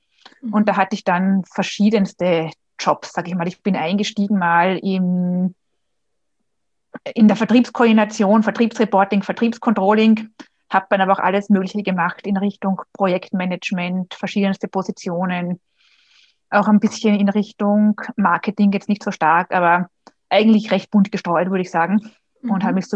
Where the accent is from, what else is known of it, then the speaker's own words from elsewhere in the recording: Vienna, Austria; Ich bin aus Österreich, aus Wien. Hört man vielleicht auch.